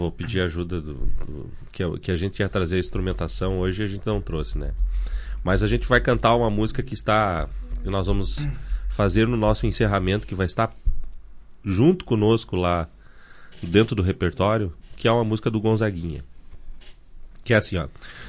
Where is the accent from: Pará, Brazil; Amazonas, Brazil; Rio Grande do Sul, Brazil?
Rio Grande do Sul, Brazil; Passo Fundo; quando eu cheguei aqui, porque eu sou de Passo Fundo, né?